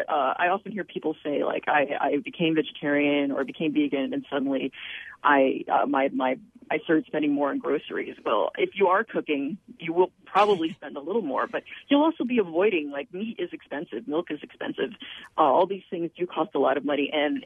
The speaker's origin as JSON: {"language": "English", "region": "New England", "country": "United States", "tie": "born or raised there", "said": "my folks are from Venezuela, but I was born here in the United States, New England. And while I grew up with a lot of Venezuelan food at home in New England"}